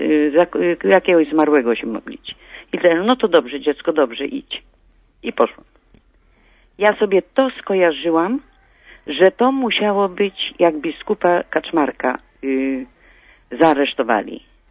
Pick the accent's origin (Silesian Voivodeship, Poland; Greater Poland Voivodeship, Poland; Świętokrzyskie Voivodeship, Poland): Świętokrzyskie Voivodeship, Poland; Ojcze, ja jestem pochodzę z województwa kieleckiego. I w 46 roku miałam 7 lat.